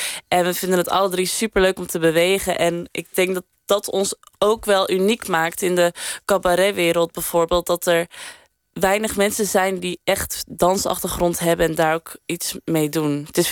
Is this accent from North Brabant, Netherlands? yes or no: no; Kruiningen, Zeeland, Netherlands; Ik kom uit Kruiningen, dat is een klein dorpje. En op het dorp was dan jazzballet.